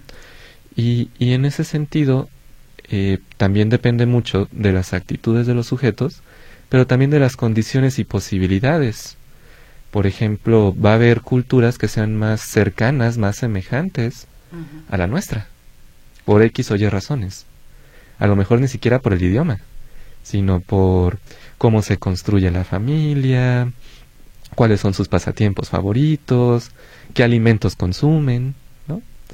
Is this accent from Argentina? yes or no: no; Mexico; accent: cantadito; en otros lugares del país definen nuestro acento como cantadito.